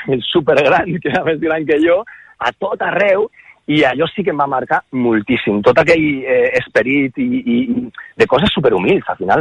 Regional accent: L'Hospitalet de l'Infant, Catalonia, Spain; vam néixer a l'Hospitalet de l'Infant als 70 de 80 vam tenir molta sort

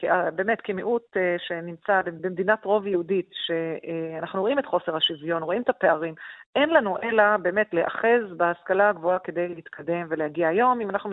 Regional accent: Beersheba, Southern District, Israel; אני גדלתי בבאר שבע. למדתי עד כיתה ח' בבית ספר בדואי בתל שבע כדי לרכוש את השפה הערבית. אז אתה יכול לשמוע אותי מתראיינת בערבית, והמבטא הוא מבטא ערבי לגמרי. ואז עברתי לתיכון יהודי

